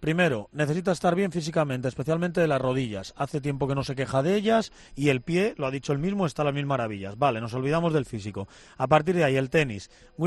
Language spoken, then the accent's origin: Spanish; Spain; somos españoles y estiramos las reglas hasta donde se puede